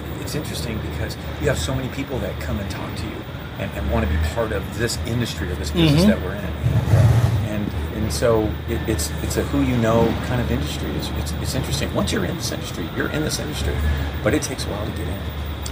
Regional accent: Huntington Beach, California, United States; I'm born and raised in Huntington Beach. I still live in Huntington Beach.

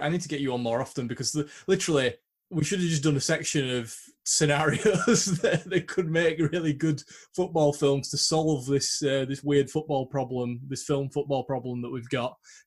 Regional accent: Yorkshire and the Humber, United Kingdom; because, you know, we're from Yorkshire.

